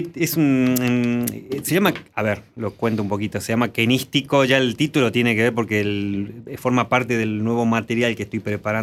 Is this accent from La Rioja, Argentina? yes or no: yes; La Rioja, Argentina; accent: La Rioja tonada; moved away as an adult; now in Buenos Aires, Argentina; Yo soy de La Rioja, en La Rioja sabes que se dice la tonada esdrújula